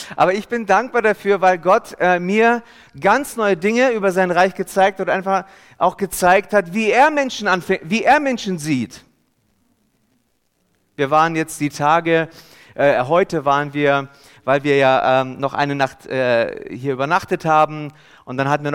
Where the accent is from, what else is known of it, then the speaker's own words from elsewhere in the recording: Hannover, Lower Saxony, Germany; ich komme ja aus Hannover und lebe jetzt im Schwabenländle.